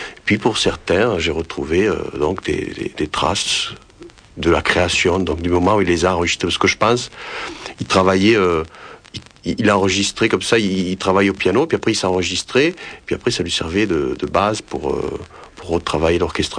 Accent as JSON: {"language": "French", "country": "Italy", "said": "c'était des choses qu'il a enregistrées chez nous en Italie, avec des moyens du bord qu'il avait."}